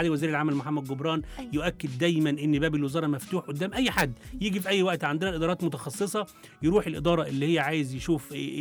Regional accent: Egypt; إحنا عندنا في مصر البطالة طبعا تراجعت من 13% عام 2014 لأقل من 7% الآن

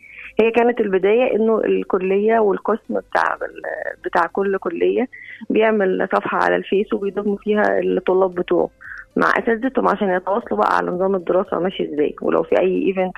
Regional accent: Minya Governorate, Egypt; انا كنت مغتربه وبدرس عين شمس وانا من المنيا، فكنت في سكن جامعي

